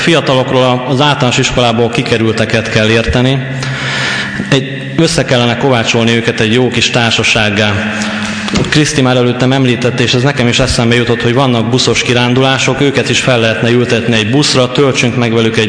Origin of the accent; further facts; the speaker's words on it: Kardoskút, Békés, Hungary; Ismerek engem, hiszen itt nőttem fel.